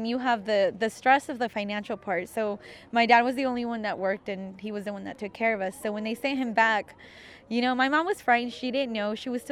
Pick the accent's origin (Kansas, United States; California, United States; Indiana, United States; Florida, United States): Kansas, United States; Liberal; also born or lived in Juarez, Mexico; I'm 30 years old. I was born in Mexico. I was born in Juarez. I was brought as a baby when I was 2 years old to Liberal, Kansas. So I actually was undocumented for a very long time until I was able to finally gain legalization.